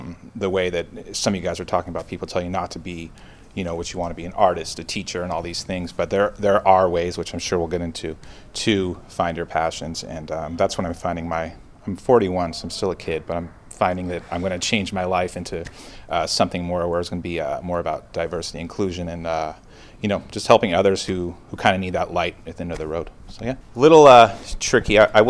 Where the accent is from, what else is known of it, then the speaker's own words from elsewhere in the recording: Oakland, California, United States; I grew up in Oakland area where I grew up around a lot of police, firefighters, just through my family and stuff, and social workers.